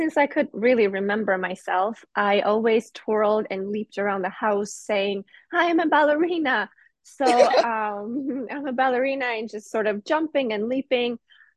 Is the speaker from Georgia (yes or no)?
yes; Georgia; English is a second language; now in Chicago, United States; So ultimately, growing up in Georgia, when I was growing up, we sort of had a civil war. The Soviet Union was breaking apart.